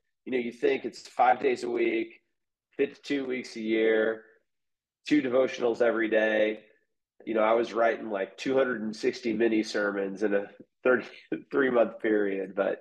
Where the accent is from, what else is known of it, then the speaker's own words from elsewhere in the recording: Missouri, United States; As you said, I grew up in Missouri, spent most of my life here